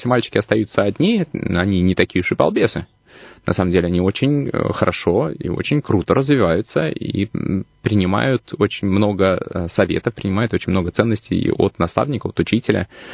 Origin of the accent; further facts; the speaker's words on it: Kazan, Tatarstan, Russia; Я из Татарстана, из города. Родился я в городе Казань. Родители у меня военные. Нас штормило по стране, как и всех военных в те времена, от одного города в другой, и в Иркутске я сел в возрасте 8 лет. С 8 лет живу в Иркутске